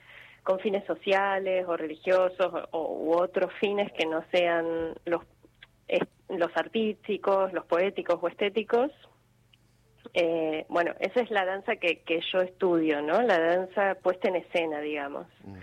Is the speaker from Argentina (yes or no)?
yes; San Luis, Argentina; decidí estudiar la carrera de artes en la Facultad de Filosofía y Letras de la UBA, mudándome también, ¿no?, porque yo soy de San Luis.